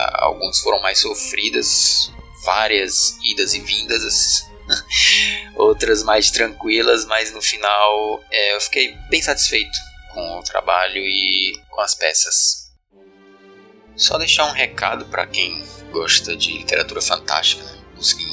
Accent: Fortaleza, Ceará, Brazil; tenho 25 anos, sou natural de Fortaleza, Ceará.

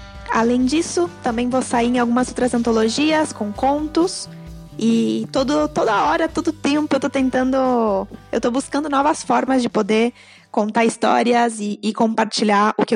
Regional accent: São Paulo, Brazil; also born or lived in Caraguatatuba; Eu sou natural de São Paulo, mas vivi muitos anos no litoral norte do estado, em Caraguá, e estudei, fiz a faculdade em Bauru.

